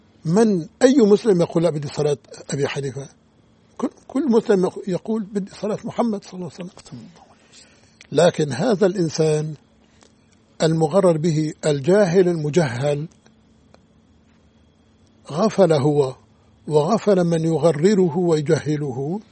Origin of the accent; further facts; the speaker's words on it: Aleppo, Aleppo Governorate, Syria; تذكرت قصة كانت تحدث في بلدي حلب